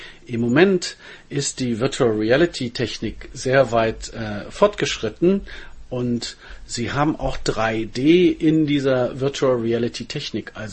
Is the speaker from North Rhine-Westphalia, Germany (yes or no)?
yes; Bonn, North Rhine-Westphalia, Germany; tatsächlich hatten wir in Bonn, wo ich aufgewachsen bin, ein Super 8 Entwicklungsstudio